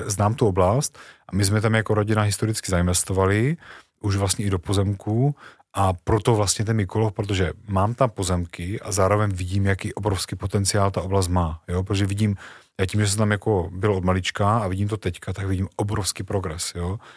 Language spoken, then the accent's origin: Czech; Bratislava, Bratislava Region, Slovakia; moved away; also born or lived in United States; protože já jsem se narodil v Bratislavě, žili jsme v Bratislavě